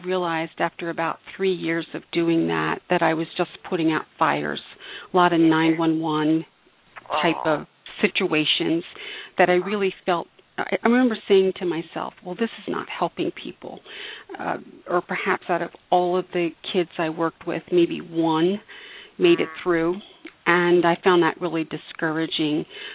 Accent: Malvern, Pennsylvania, United States; I was born in Philadelphia area, Pennsylvania, and raised in a little town 35 miles southwest of Philadelphia, Malvern, Pennsylvania.

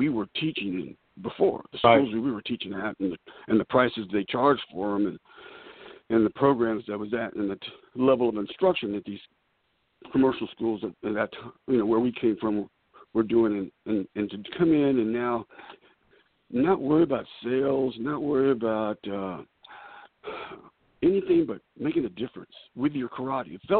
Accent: California, United States; also born or lived in Corpus Christi, United States; I was born in Texas. I was born down in Corpus Christi, and my dad moved to California, and I grew up in California.

